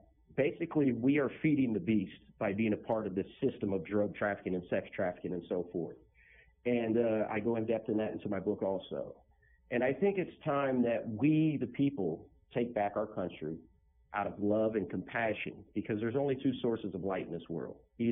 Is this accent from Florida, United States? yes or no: yes; West Palm Beach, Florida, United States; also born or lived in Little Rock / Chicago / Cleveland / Russell's Point; I grew up in West Palm Beach, Florida, Little Rock, Arkansas, Chicago, Cleveland, Ohio, Russell's Point.